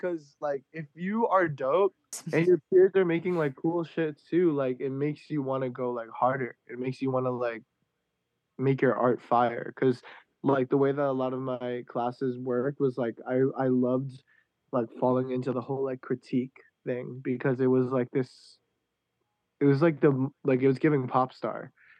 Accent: Long Island, New York, United States; Because I grew up in Long Island, and Long Island is pretty dope.

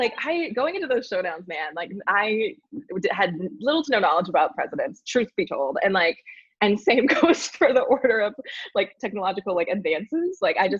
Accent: Indianapolis, Indiana, United States; I, you know, did a few like dinner theaters around my local like Indianapolis, Indiana like area.

